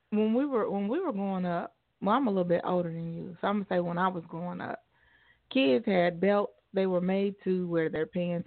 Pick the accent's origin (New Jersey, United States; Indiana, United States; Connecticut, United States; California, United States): Indiana, United States; And I'm from Indiana